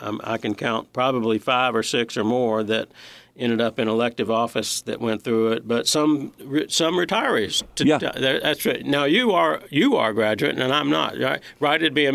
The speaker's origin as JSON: {"language": "English", "region": "Tennessee", "country": "United States", "said": "I came from Tennessee, and I needed to quickly meet the leaders in the community."}